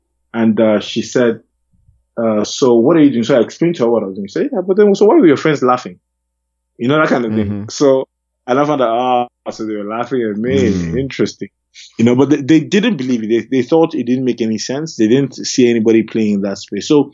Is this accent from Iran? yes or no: no; Lagos, Nigeria; I mean, so I grew up in Lagos